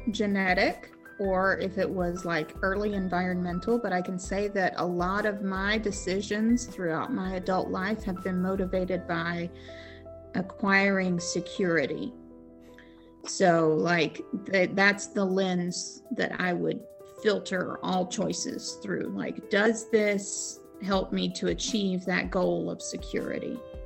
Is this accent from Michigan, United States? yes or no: no; Arkansas, United States; So like, I grew up in Northwest Arkansas.